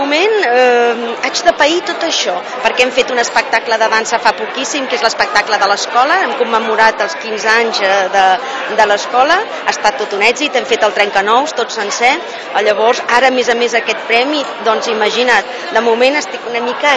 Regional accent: Barcelona, Catalonia, Spain; born there; also born or lived in France; now in Sant Cugat, Spain; Jo sóc nascuda a Barcelona i he viscut 14 anys a França, per tota la meva carrera s'ha desenvolupat en allà, la meva carrera de ballarina. Llavors, quan vaig deixar la meva carrera com a professional de la dansa, vaig venir a Sant Cugat

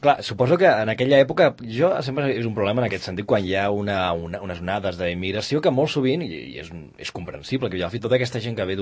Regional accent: Terrassa, Catalonia, Spain; now in Sant Cugat, Spain; aquí a Sant Cugat, jo almenys, que sóc que vinc de fora, que vinc de Terrassa

